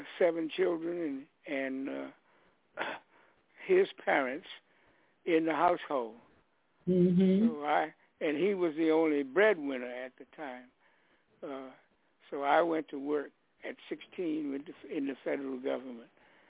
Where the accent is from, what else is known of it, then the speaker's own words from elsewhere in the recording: Washington, District of Columbia, United States; I grew up in Washington, D.C.